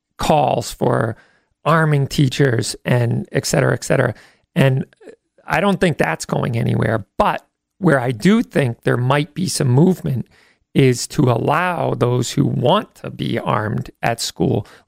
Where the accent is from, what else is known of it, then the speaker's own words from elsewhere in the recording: Barnstable, Massachusetts, United States; And but my hometown, actually, Barnstable police arrested a man in Hyannis the other day